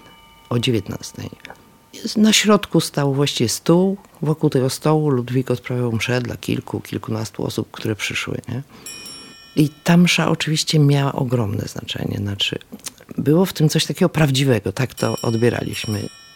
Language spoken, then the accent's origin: Polish; Szczecin, West Pomeranian Voivodeship, Poland; moved away as an adult; Ja tu przyjechałam ze Szczecina. 74.